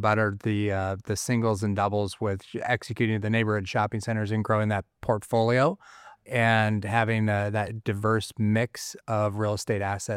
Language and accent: English; Phoenix, Arizona, United States; also born or lived in Tucson; Yeah, I was born in Tucson and moved to Phoenix when I was little. I've been here basically my entire life.